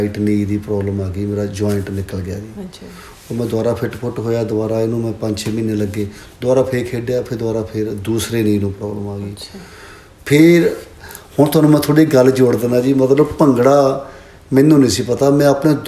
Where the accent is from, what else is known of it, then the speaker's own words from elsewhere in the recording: Nur Mahal, Punjab, India; ਅਸੀਂ ਪਿੰਡ ਦੇ ਸਕੂਲ 'ਚ ਹੀ ਪੜ੍ਹੇ ਹਾਂ, ਨੂਰ ਮਹਿਲ ਸਾਡਾ ਪਿੰਡ ਚੀਮਾ ਜੀ ਮੇਰਾ ਨੂਰ ਮਹਿਲ ਦੇ ਨਾਲ